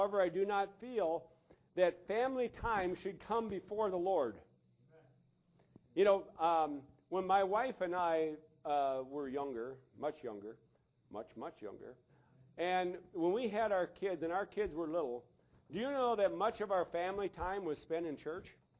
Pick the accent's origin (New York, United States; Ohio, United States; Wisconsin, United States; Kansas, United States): Wisconsin, United States; I was from Wisconsin.